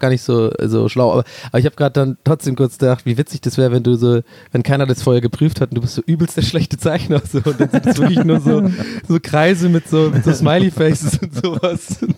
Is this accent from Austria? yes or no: no; Ireland; 99 Flake hast du bei uns in Irland. Gibt's auch in England.